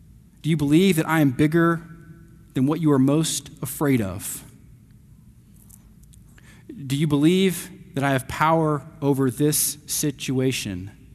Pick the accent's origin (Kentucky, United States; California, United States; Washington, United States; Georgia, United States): Georgia, United States; Atlanta; Growing up in Atlanta, I lived really close to Six Flags Over Georgia.